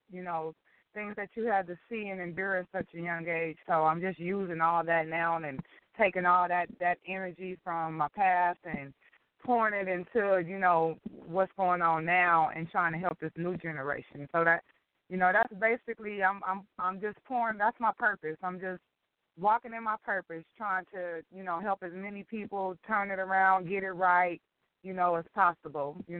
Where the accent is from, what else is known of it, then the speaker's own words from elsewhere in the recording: Compton, California, United States; Well, as you stated, I grew up in Compton also.